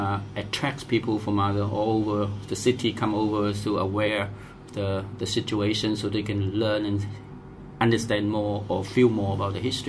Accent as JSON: {"language": "English", "country": "Hong Kong", "tie": "born or raised there", "also_born_or_lived": "Vietnam", "second_language": "English", "said": "Actually, I'm come from Hong Kong, was originally born in Vietnam. So just like one of the overseas Chinese"}